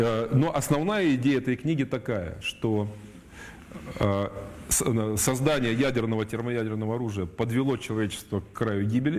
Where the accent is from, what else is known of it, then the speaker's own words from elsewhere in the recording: Gornyak, Altai Krai, Russia; а я там вообще родился, вырос рядом. Вот. И там делали эти подземные ядерные взрывы. Я хорошо помню в детстве, мы жили в Горняке на 4-м этаже.